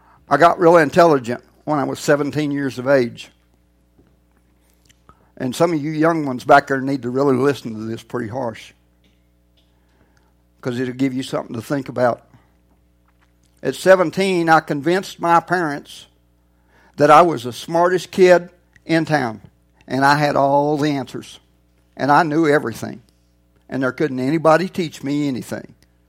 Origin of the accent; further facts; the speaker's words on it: Pampa, Texas, United States; To be honest, when I grew up in Pampa, Texas, I was kind of like my daddy and most of the people I was raised with.